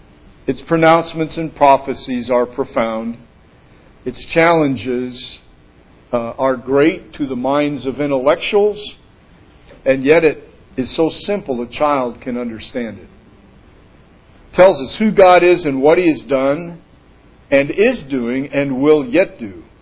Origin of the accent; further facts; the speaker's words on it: New York, United States; born there; I was born in New York State 32 years ago, came and started a church down in Fresno. Been here ever since.